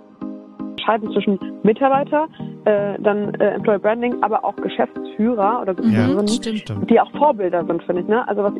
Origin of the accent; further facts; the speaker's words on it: Düsseldorf, North Rhine-Westphalia, Germany; Düsseldorf, au, meine Heimat.